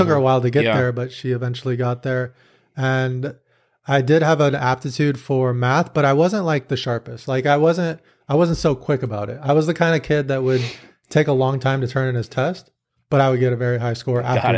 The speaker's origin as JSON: {"language": "English", "town": "San Diego", "region": "California", "country": "United States", "tie": "born or raised there", "said": "I grew up in the Southern California ecosystem of poker, but I was more in San Diego."}